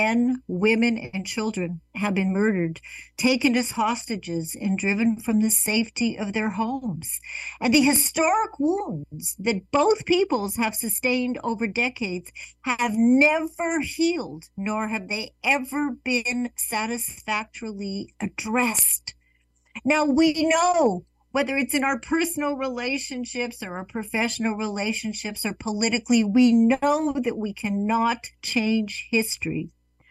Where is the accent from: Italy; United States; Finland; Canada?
Canada; Winnipeg, Manitoba; when I was a little girl growing up in Winnipeg, Canada